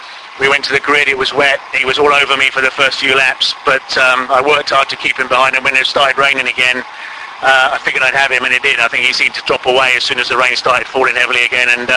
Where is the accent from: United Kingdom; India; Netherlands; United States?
United Kingdom; South East England; I come from Hampshire every time